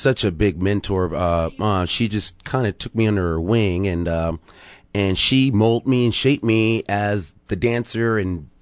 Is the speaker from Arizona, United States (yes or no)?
yes; Tucson, Arizona, United States; Oh, well, I was born and raised in South Park, Arizona, Tucson.